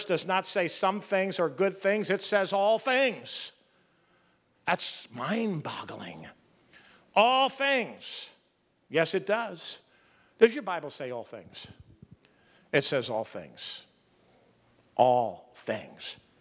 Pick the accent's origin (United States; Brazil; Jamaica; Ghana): United States; Philadelphia, Pennsylvania; I grew up in South Philadelphia.